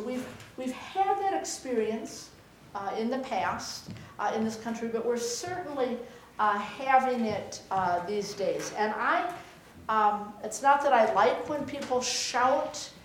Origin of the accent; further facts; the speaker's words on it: Midwest, United States; I grew up in the Midwest and we always thought out east maybe people had figured out democracy and the whole community together.